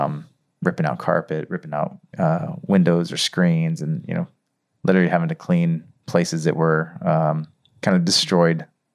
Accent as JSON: {"language": "English", "town": "San Diego", "region": "California", "country": "United States", "tie": "born or raised there", "said": "one of the first photos I show to the team is me as a 5-year-old selling lemonade in front of our house."}